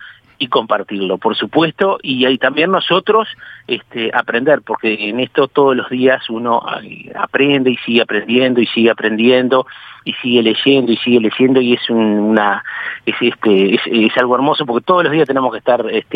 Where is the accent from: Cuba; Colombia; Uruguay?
Uruguay; Paysandú; de Paysandú, de nuestro querido hermano departamentos de Salto, también que tiene muy buenos vinos